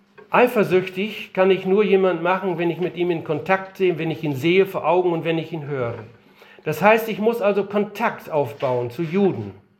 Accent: Northern Germany, Germany; wir sind ja waschechte Norddeutsche, wir können kein Russisch.

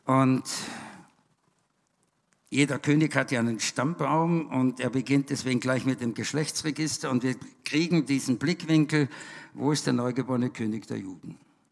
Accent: Vienna, Austria; Als Wiener, als Österreicher

